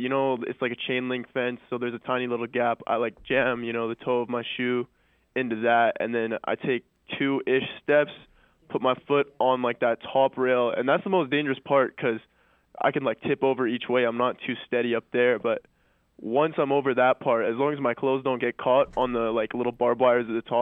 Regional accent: Calgary, Alberta, Canada; I'm from Calgary.

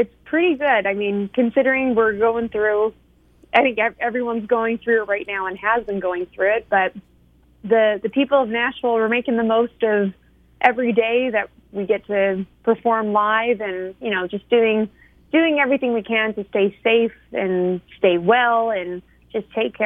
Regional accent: West Coast, Canada; So I grew up in the West Coast, or on the West Coast of Canada, and started traveling down to Nashville about 6 years ago.

